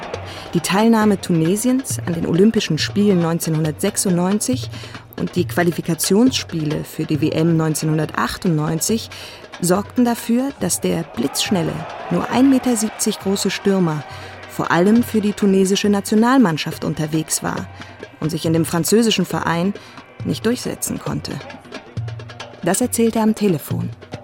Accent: Freiburg, Baden-Württemberg, Germany; dass ich Journalistin bin, ursprünglich aus Freiburg komme

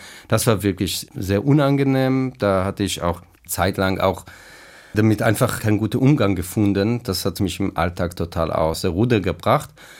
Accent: Israel; German is a second language; Ich bin im Kibbutz aufgewachsen. Kibbutz ist sozusagen eine sehr geschlossene Community. Also natürlich hatten wir Kontakte mit Gleichaltrigen auch in anderen Städten, aber das ist ein kleiner Kibbutz, Mitte von der Wüste.

